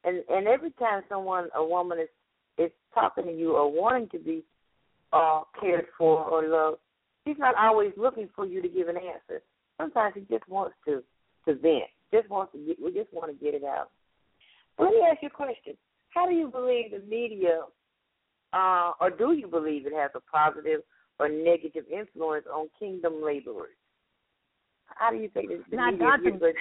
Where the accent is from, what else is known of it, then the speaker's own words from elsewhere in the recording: the South, United States; I'm from the South as well, and when the older people, you came a time where the younger people just sit down and listen until we knew it was time to leave